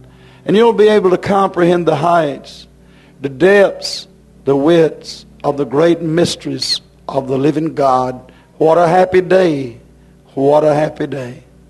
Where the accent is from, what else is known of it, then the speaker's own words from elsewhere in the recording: Haiti; Not too long ago, we come from Haiti.